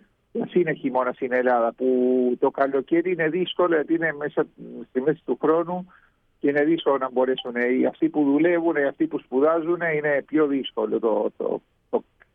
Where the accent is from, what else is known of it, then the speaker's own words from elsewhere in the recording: Uruguay; Εμείς είμαστε παιδιά Ελλήνων, αλλά γεννηθήκαμε και ζούμε στην Ουρουγουάη.